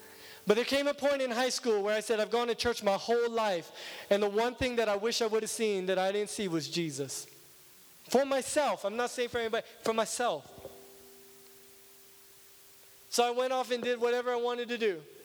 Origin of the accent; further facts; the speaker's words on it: Kahului, Hawaii, United States; I'm born and raised on Maui. I'm a card-carrying Maui kid. Grew up in Kahului Town, smelling the sugarcane factory.